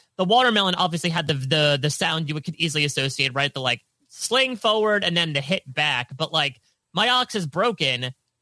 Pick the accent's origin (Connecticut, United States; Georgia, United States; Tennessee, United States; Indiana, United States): Connecticut, United States; I don't know. I don't go to. I'm from Connecticut.